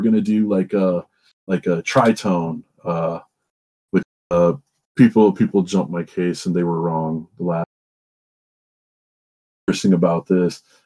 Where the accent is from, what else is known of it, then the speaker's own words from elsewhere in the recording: Iowa, United States; growing up in Iowa in kind of the really Rust Belt, Farm Belt town that I grew up